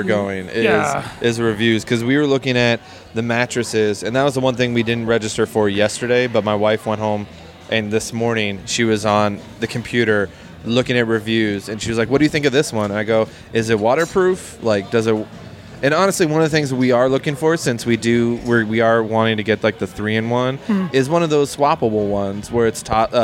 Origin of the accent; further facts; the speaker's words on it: Portland, Oregon, United States; So I grew up in Portland.